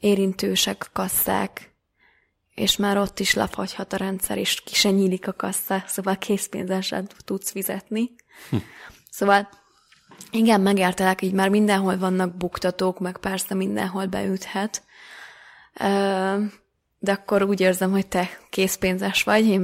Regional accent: Eger, Heves, Hungary; Én ugye Egerből vagyok.

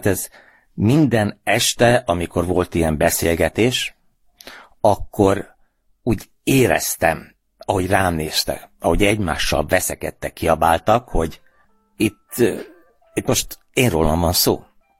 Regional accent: Hungary; Megtudták, hogy nem amerikai vagyok, hanem magyar egy hónap után.

